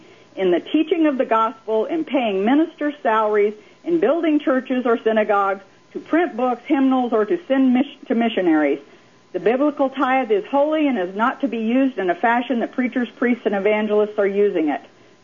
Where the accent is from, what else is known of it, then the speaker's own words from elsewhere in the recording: Texas, United States; The way I fix them is, being a Texan, I put about a cupful of the different mixed sprouts in a bowl